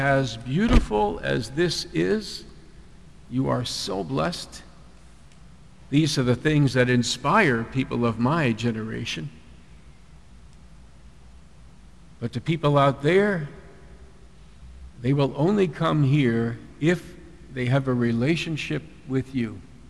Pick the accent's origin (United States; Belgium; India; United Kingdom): United States; Huntington, New York; I grew up on Long Island, New York, in a town called Huntington.